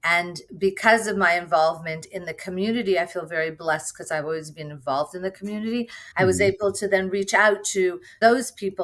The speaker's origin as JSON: {"language": "English", "town": "Montreal", "region": "Quebec", "country": "Canada", "tie": "born or raised there", "said": "I grew up in Montreal, which fashion was like my life since I was a little girl. And through my career, I had the opportunity to live in multiple cities"}